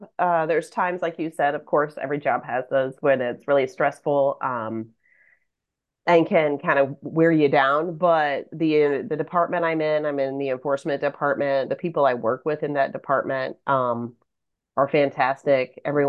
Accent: Louisville, Kentucky, United States; Yeah, I'm from Louisville, so

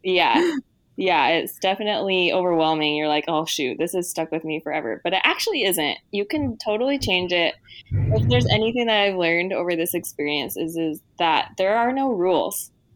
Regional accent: Utah, United States; now in San Diego, United States; we live in San Diego right now, and we're originally from Utah.

